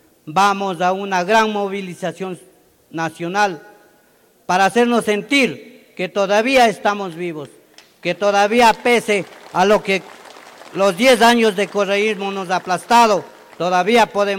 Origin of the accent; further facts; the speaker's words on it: San José del Tambo, Bolívar, Ecuador; vengo desde la provincia de Bolívar, del Cantón Chillanes, Parroquia San José del Tambo, Comunidad San Pablo de Amalí.